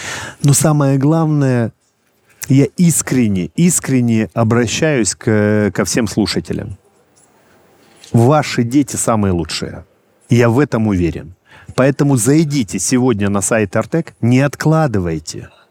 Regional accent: Krasnodar Krai, Russia; Я сам с Кубани и никогда не думал, что лучше Кубани что-то есть. Безусловно, Кубань кормилица, и она останется всегда в моей душе. Но за эти 5 лет Артек и Республика Крым стала моей малой родиной, частью моей семьи.

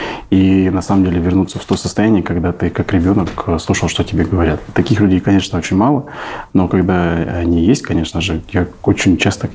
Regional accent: Novosibirsk, Novosibirsk Oblast, Russia; Новосибирск, конечно, мой родной город.

